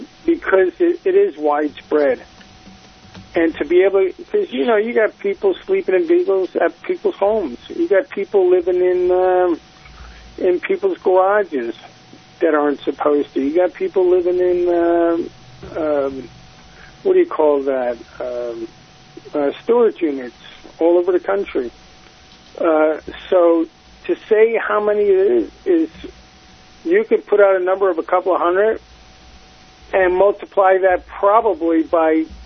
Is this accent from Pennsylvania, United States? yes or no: yes; Pennsylvania, United States; now in Salinas, United States; I'm not even from Salinas. I'm from Pennsylvania.